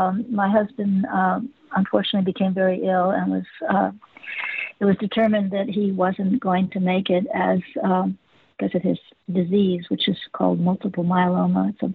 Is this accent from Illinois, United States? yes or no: no; Hollywood, California, United States; And from that, I started working in Hollywood. I grew up in Hollywood.